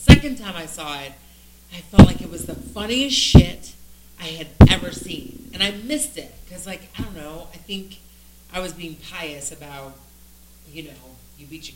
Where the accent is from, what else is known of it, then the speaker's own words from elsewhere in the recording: Baltimore, Maryland, United States; also born or lived in St. Louis / Detroit; I mean, I'm from Baltimore, St. Louis, and Detroit.